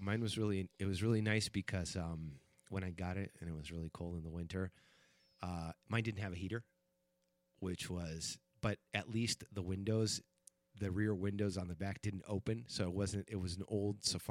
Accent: Spain; moved away as an adult; I lived in Spain from the age of, well, I was born in Spain, but I lived in Spain from the age of 13 until I was about 26 or 27.

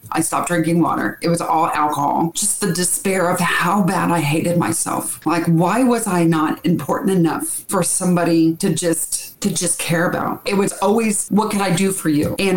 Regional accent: United States; I'm tired of being the American woman that he married and trying to turn me into a Honduran wife, because I'm not.

